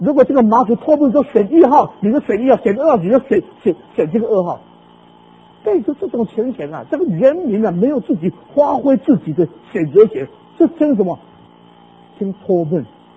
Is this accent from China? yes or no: no; Taiwan; 我们实际上常常要为着我们的故乡台湾来祷告啊